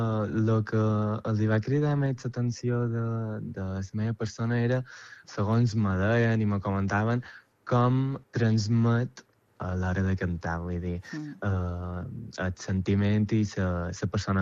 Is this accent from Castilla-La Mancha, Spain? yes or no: yes; Albacete, Castilla-La Mancha, Spain; born there; now in Silla, Spain; la meva família és del mateix poble, és de Ossà de Montiel, d'Albacete, i bé, jo vaig néixer a Albacete